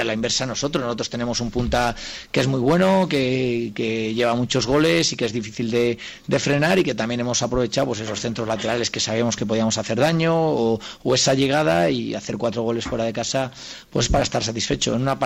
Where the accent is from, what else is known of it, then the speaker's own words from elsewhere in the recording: Valencian Community, Spain; los dos somos valencianos